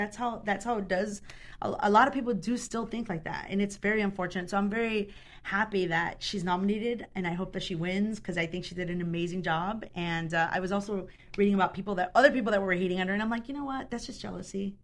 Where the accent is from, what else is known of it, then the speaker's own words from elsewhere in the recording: Chicago, Illinois, United States; born there; first language Spanish; also born or lived in Mexico; I was born in Chicago, but at 3 months old I was taken to Mexico. So my first language actually was Spanish.